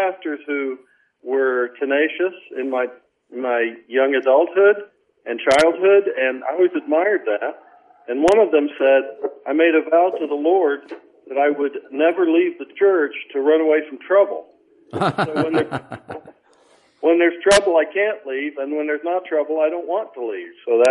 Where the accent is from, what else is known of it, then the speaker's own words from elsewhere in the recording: Chicago, Illinois, United States; born there; So I was born in Chicago, and my mother was Polish Roman Catholic, raised in South Chicago.